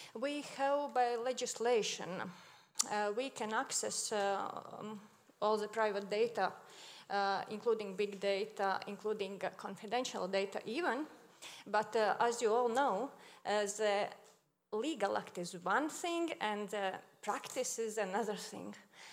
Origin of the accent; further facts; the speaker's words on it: Latvia; English is a second language; from Latvia.